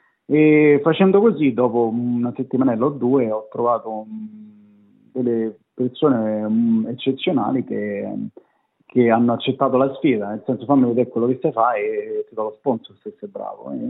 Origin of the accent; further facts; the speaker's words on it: Frascati, Lazio, Italy; moved away as an adult; now in Australia; Sono nato a Frascati, in provincia di Roma. Ho abitato al sud di Roma per 23 anni, fino a che non ho fatto 23 anni.